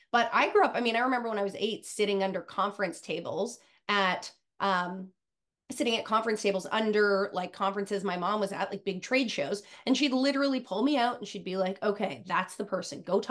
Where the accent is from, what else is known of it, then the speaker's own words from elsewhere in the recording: Toronto, Ontario, Canada; also born or lived in Indiana, United States; I grew up in Toronto. I actually grew up between Toronto and Indiana. So I like to say that I'm sort of a citizen of North America and a little bit of the world.